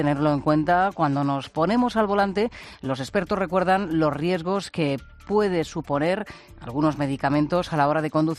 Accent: Region of Murcia, Spain; PAOK será en mi pueblo, en Murcia, pero se dice el PAOK, ¿no? Bueno, los griegos son bastante parecidos a los murcianos, ¿eh?

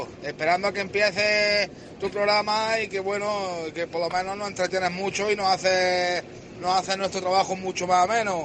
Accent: Guarromán, Andalusia, Spain; Saludos desde Guarromán, Jaén. Vamos en rutita ahora mismo hacia Málaga por la A92

